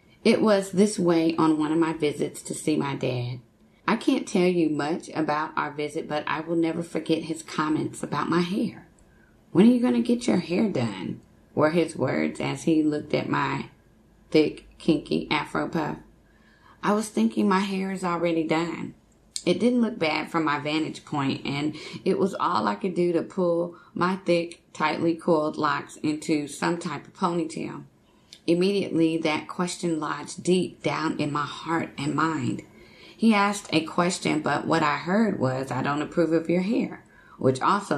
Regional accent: Texas, United States; It happened to me one summer in Texas. I'm originally from Texas, and if you have ever spent any time there in the summer, you know that the heat is dry and all-consuming.

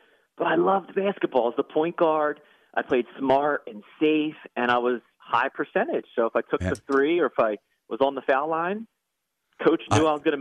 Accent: Cape May Court House, New Jersey, United States; Grew up in Cape May Courthouse. Four words. In fact, on Jeopardy, when they asked what is the longest city name in America, it was Cape May Courthouse. That's where I grew up, little township.

